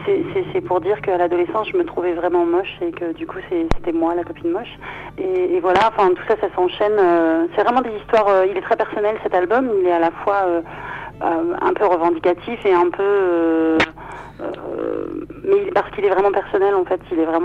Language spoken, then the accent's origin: French; Hauts-de-France, France; nous on est de Picardie, donc on connaît bien la région quand même